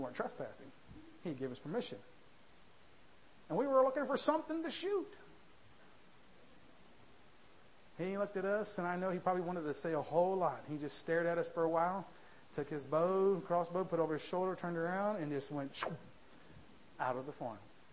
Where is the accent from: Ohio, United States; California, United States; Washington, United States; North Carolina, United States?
Ohio, United States; I grew up in Ohio.